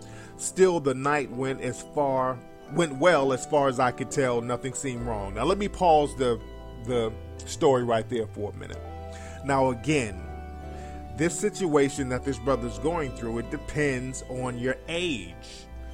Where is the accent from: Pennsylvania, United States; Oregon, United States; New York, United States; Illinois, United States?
New York, United States; moved away as an adult; now in Florida, United States; Now, I live down in Florida. I'm originally from New York. And I went down there to restructure my life.